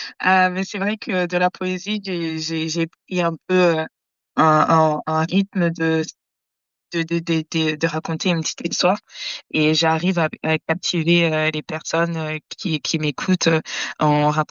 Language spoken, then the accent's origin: French; France; Je sais qu'en tant que Française, moi, quand je vois quelqu'un qui est bien habillé